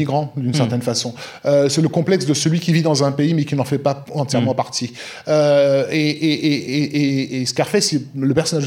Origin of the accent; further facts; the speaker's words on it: Paris, Île-de-France, France; quand j'étais gamin, à la Goutte d'Or